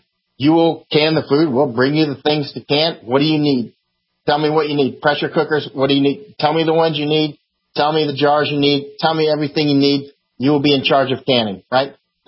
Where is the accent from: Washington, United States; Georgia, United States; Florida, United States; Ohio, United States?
Florida, United States; also born or lived in California, United States; Of course, I grew up in Florida, but I went to school in California, and I've been all over that state.